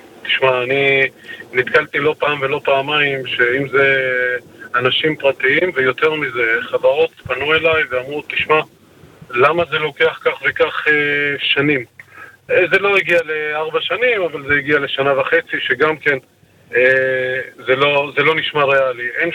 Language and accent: Hebrew; Kiryat Ata, Haifa District, Israel; אז אני מקריית אתא